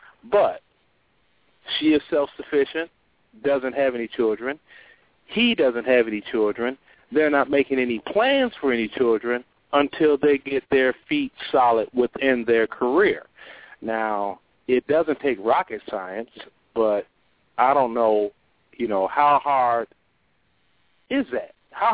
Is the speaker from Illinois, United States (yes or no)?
yes; Chicago, Illinois, United States; myself, I'm from Chicago originally, but, you know, I've traveled quite a bit